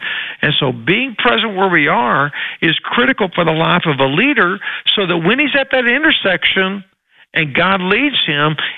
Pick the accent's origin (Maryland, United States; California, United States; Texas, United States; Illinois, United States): Texas, United States; I'm from Texas. What am I doing in Arkansas?